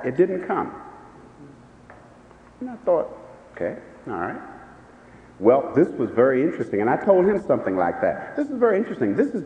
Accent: Norfolk, Virginia, United States; I'm from Norfolk, Virginia.

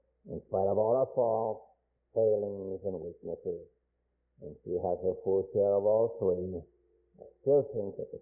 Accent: United States; And I, as an American, to say nothing of a Christian, I have a moral obligation to try to understand the third world out there

